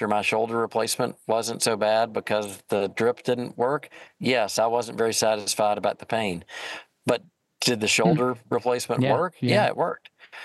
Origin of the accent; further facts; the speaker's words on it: Nashville, Tennessee, United States; And Jack knew that I was from Nashville, and he knew about my history in the music business.